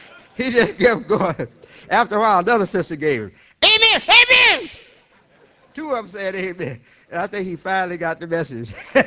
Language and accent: English; Detroit, Michigan, United States; born there; I was born in 1933 in Detroit, Michigan, about a year or so after my mother and my father had accepted to be Muslims.